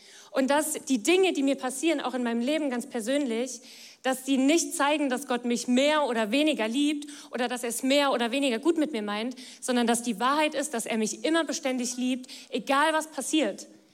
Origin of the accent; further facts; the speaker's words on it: Rhineland-Palatinate, Germany; Ich komme eigentlich gar nicht aus dieser Region. Ich komme eigentlich aus Rheinland-Pfalz, aus dem Westerwald.